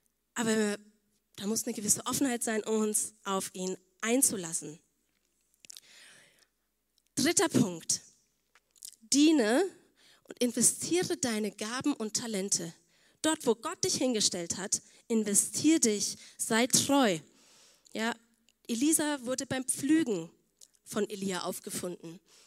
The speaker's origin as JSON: {"language": "German", "region": "Budapest", "country": "Hungary", "second_language": "German", "moved": "yes", "lives_now": "Germany", "said": "Online-Gottesdienste von zu Hause zu verfolgen, von meiner Heimatgemeinde in Budapest"}